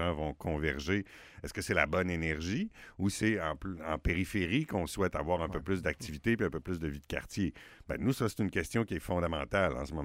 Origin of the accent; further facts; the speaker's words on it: Lévis, Quebec, Canada; On est d'abord de Saint-Étienne, de Pintemps, de Charny, de Brackenville, avant d'être de Lévis. Mais on est de Lévis aussi, là, c'est pas contradictoire.